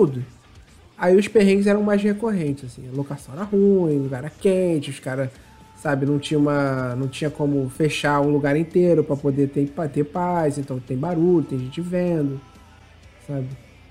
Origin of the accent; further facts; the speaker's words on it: Nova Iguaçu, Rio de Janeiro, Brazil; Sou, nascido e criado. Então. Inclusive, eu tô morando do lado onde eu nasci.